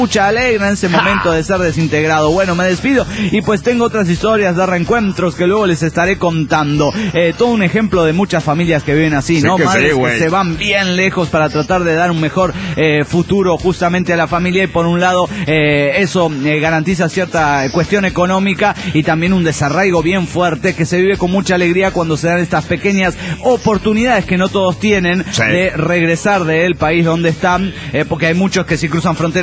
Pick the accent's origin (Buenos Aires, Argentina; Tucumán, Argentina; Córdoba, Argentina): Tucumán, Argentina; de Tucumán.